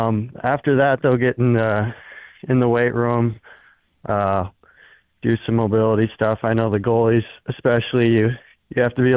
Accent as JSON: {"language": "English", "town": "Minneapolis", "region": "Minnesota", "country": "United States", "tie": "born or raised there", "lives_now": "Fargo, United States", "said": "So I'm from Minneapolis. I grew up playing at Minneapolis Hockey Association."}